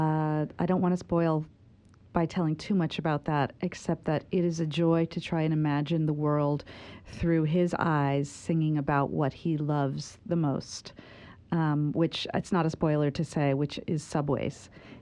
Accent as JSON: {"language": "English", "town": "New York City", "region": "New York", "country": "United States", "said": "I'm from New York City. I lived there for 25 years."}